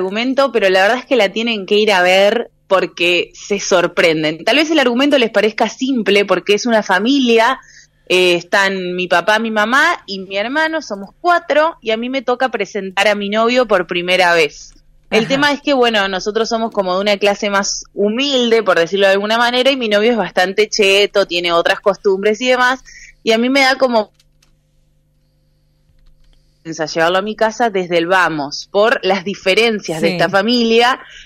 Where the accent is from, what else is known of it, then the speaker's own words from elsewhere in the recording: Gualeguaychú, Entre Ríos, Argentina; que también soy de Gualeguaychú